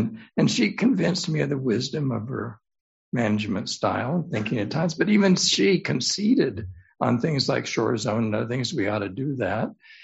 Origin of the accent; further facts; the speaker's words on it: Phillips, Texas, United States; And I said, well, Nancy, I'm from Phillips, Texas. I was born in Phillips, Texas.